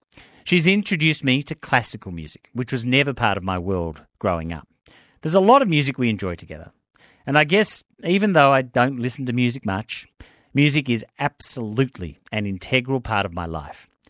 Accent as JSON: {"language": "English", "town": "Ballarat", "region": "Victoria", "country": "Australia", "tie": "born or raised there", "said": "I was born to Polish migrants, displaced people after World War II. Growing up in Ballarat, there was often an accordion in the house."}